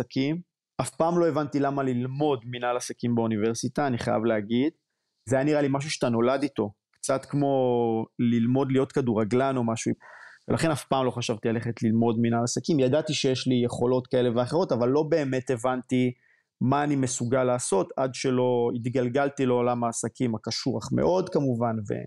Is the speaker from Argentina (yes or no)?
no; Lehavim, Southern District, Israel; בן 41, גדלתי בלהבים שבדרום.